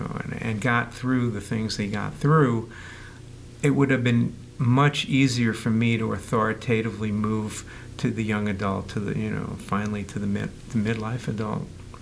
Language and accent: English; New York, United States; Now, I wrote a memoir about growing up in New York